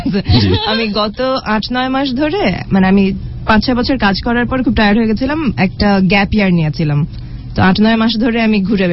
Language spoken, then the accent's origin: Bangla; Dhaka, Dhaka Division, Bangladesh; also born or lived in Japan; ছোটবেলায় ইউনিভার্সিটি কোয়ার্টারে বড় হয়েছি, আমার নানু ছিলেন ঢাকা ইউনিভার্সিটি প্রফেসর, তো ওনার বাসায় বড় হয়েছি। তারপরে আমার বয়স যখন 5-6 হবে তখন জাপানে চলে যাই মায়ের সাথে, জাপান থেকে 3 বছর পর ফেরত আসি